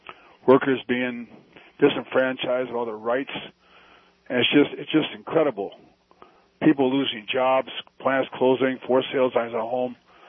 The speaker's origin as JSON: {"language": "English", "region": "Michigan", "country": "United States", "tie": "born or raised there", "said": "which would be the situation in Michigan, my home state."}